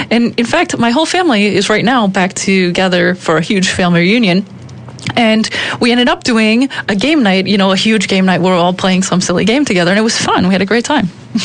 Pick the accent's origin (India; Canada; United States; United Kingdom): United States; Hi. Actually, I'm originally from America.